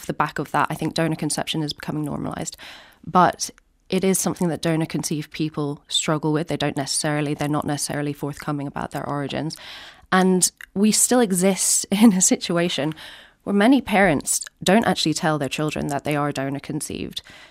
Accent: Ireland; And at the time, growing up in Ireland, I had never heard the phrase donor conception before

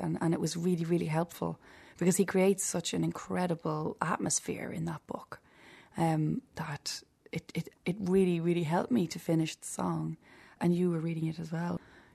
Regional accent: County Meath, Ireland; I grew up in the countryside in Meath, just on the sort of Meath-Kildare border. And I've one older brother. And it was a very sort of country upbringing, which was great.

